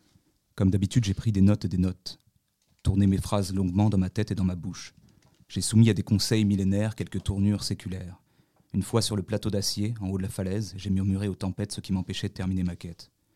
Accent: Paris, Île-de-France, France; j'ai grandi à Paris, on n'a pas du tout la même vie.

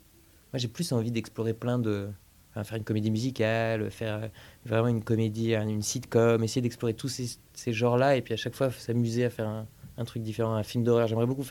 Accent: Béziers, Occitanie, France; moi, je suis originaire de Béziers, dans le sud de la France.

